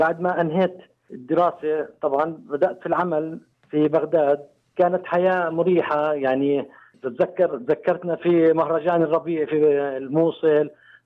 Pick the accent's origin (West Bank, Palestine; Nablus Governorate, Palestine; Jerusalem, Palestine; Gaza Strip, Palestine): West Bank, Palestine; نشعر مميزين إحنا كفلسطينيين من الضفة الغربية, مش فلسطينيين من الكويت من سوريا من هون